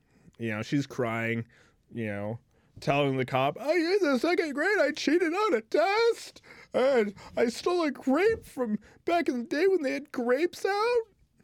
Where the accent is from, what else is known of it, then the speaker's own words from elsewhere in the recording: California, United States; I'm like, I'm from California. No, I was doing the speed limit.